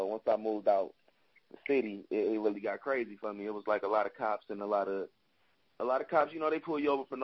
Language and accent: English; Detroit, Michigan, United States; I mean, I'm from Detroit